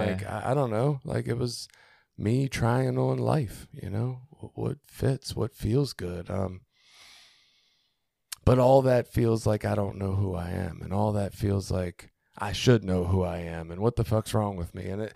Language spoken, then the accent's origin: English; Baltimore, Maryland, United States; I grew up in Baltimore, right? But we didn't have a football team when I grew up